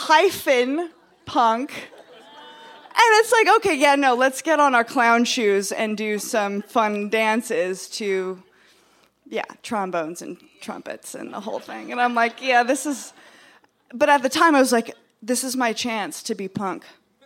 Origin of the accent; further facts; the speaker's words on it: Montana, United States; I'll listen to punk rock, because I'm from Montana, and I have no idea what punk rock is. Because I grew up in a town where there was no punk rock. And it was not Missoula.